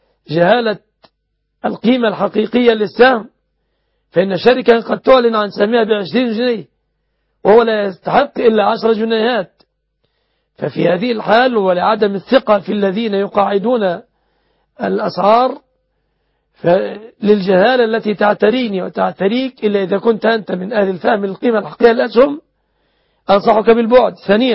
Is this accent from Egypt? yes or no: yes; Egypt; في بلادنا مصر